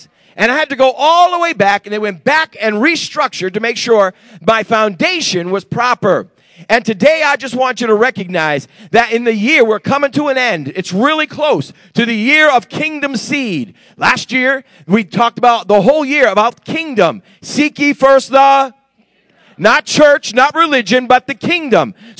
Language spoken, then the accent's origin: English; New England, United States; Because I'm from New England and we've never had one of those, we never had those services.